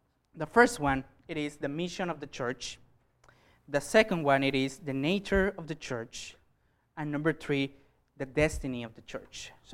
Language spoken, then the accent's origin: English; Mexico; English is a second language; You know, I'm from Mexico.